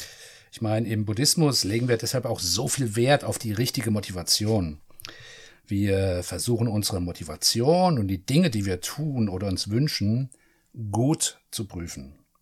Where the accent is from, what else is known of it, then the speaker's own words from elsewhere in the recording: Frankfurt, Hesse, Germany; Ich bin ja Frankfurter.